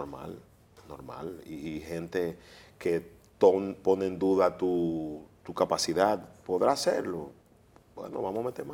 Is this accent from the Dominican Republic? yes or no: yes; Dominican Republic; porque yo lo que soy es dominicano, claro.